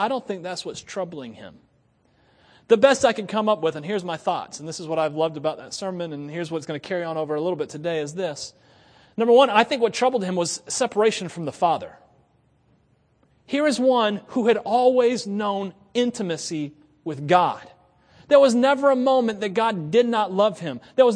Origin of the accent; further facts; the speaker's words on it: Florida, United States; When I worked at Disney World, my name tag said, from Florida. But where are you really from? Florida. But before Florida, where are you from? My father's loins. I'm from Florida.